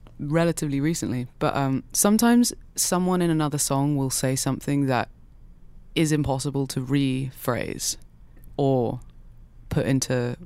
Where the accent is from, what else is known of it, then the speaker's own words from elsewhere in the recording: South West England, United Kingdom; I grew up in Dorset